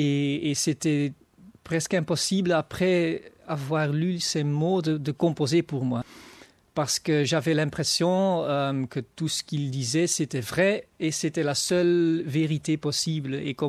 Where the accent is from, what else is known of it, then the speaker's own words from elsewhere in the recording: Antwerp, Flanders, Belgium; French is a second language; also born or lived in Kortrijk / Brussels / Barcelona; De Belgique, en fait. Je suis né à West-Vlaanderen, Kortrijk. Et j'ai vécu presque toute ma vie, pour le moment, à Anvers. J'ai vécu 4 ans ici à Bruxelles, quand j'étudiais l'ingénierie au VUB. Et après, j'ai vécu une année à Barcelone. Et après, je suis revenu à Anvers